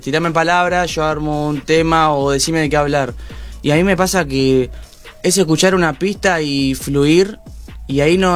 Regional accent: Buenos Aires, Argentina; yo soy de Constitución, viste, viví toda mi vida ahí, desde muy chico. Y me pasa ahora que por ahí estoy viviendo cerca, porque estoy por acá, por San Cristóbal

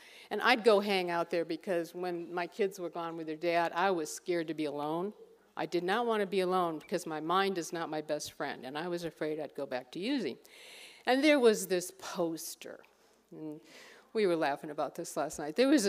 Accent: Ireland; I have a temper. I'm Irish.

